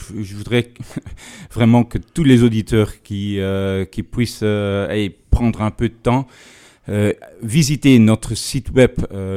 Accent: Bujumbura, Bujumbura Mairie, Burundi; moved away as an adult; also born or lived in Congo; En fait, je suis né au Congo, j'ai grandi à Bujumbura, et puis ensuite revenu ici en Belgique pour mes études universitaires

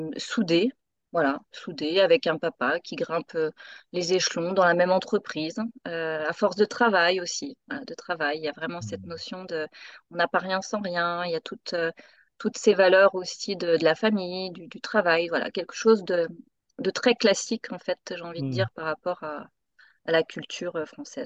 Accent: Decize, Bourgogne-Franche-Comté, France; born there; Je suis née à Decize, dans la Nièvre, dans le 58. C'est pas un département des plus reconnus et connus pour ses plages, pour tout ça. Non, il est pas extrêmement connu d'ailleurs, mais je suis née là-bas.

